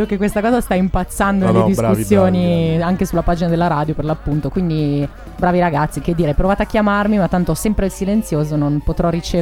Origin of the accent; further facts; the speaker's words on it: Milan, Lombardy, Italy; in quartiere da me a Milano, il quartiere gallaratese, ormai lo sapete tutti che sono milanese.